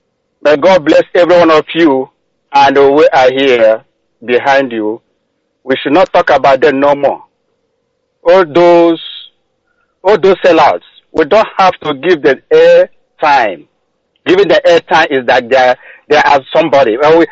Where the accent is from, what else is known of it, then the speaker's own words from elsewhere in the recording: Inumbidi, Imo, Nigeria; now in Dallas, United States; And I came from Inumbidi, in Oru, Imo State, Biafra land.